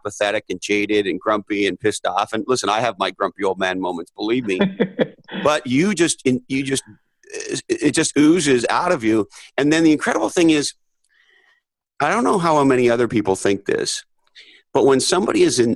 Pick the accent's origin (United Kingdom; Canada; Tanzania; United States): Canada; Montreal, Quebec; I remember growing up in Montreal, Canada, and my mom telling me at a very young age